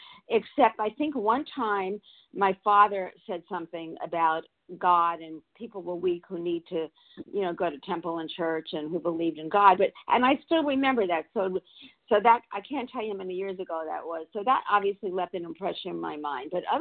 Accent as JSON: {"language": "English", "region": "Florida", "country": "United States", "said": "from Florida."}